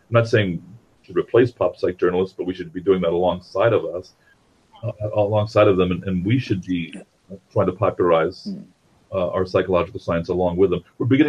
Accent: New York City, New York, United States; Most Americans, myself included, by the way, I grew up in New York City

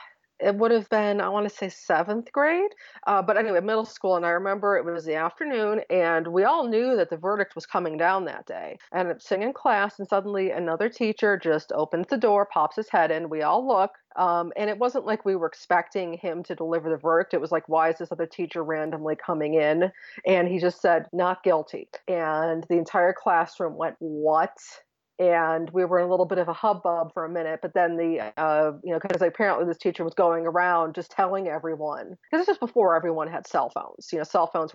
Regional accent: New York, United States; I grew up in Western New York, very close to Buffalo, New York, where OJ had his glory days and became a celebrity playing for the Buffalo Bills.

